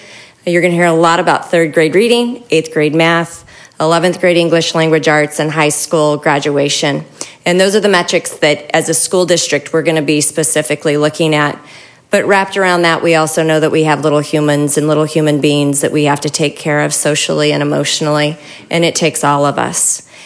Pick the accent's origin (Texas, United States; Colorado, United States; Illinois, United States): Colorado, United States; Paradox; also born or lived in Utah; I was born in Utah, and that was just a little bit by default. My parents lived about 60 miles over in the Colorado border, and I grew up in a town of about 300.